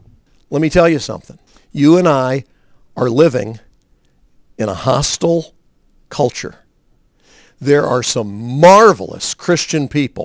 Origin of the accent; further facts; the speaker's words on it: Montreat, North Carolina, United States; When I was growing up in Montreat, right as I was going to college there